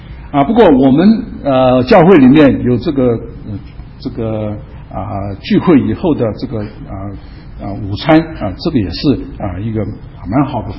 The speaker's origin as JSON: {"language": "Chinese", "country": "China", "said": "所以我们中国人基本上呢，日子是一天啊，是白天，晚上不算的啊"}